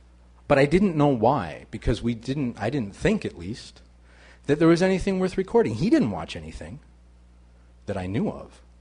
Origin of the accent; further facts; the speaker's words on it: Midwest, United States; Growing up in the Midwest, you don't really see your mother walking around naked in the house very often.